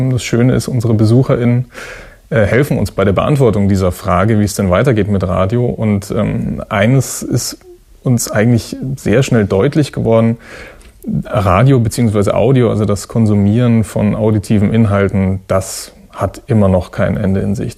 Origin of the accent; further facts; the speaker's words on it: Bavaria, Germany; ich komme eigentlich aus Bayern